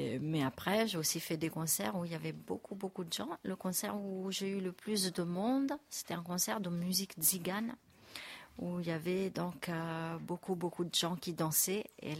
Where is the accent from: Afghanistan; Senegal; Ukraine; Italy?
Italy; Rome, Lazio; now in Metz, France; Alors, j'ai commencé à Rome parce que je viens de Rome, en Italie.